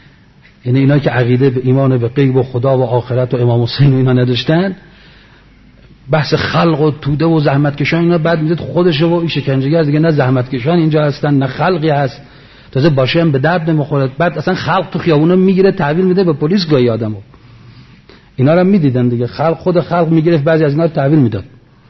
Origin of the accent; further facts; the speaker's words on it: Palestine; now in Iran; گفتم من فلسطینی ام.